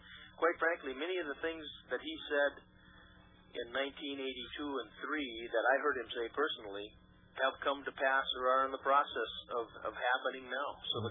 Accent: Medina, North Dakota, United States; I was raised in Medina, North Dakota, a little town of 500 people, about 70 miles east of Bismarck, our capital city, right along Interstate 94.

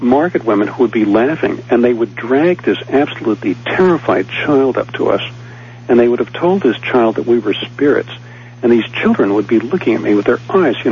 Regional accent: New York City, New York, United States; You know, I grew up in New York City, and when I went into the Peace Corps in 1964

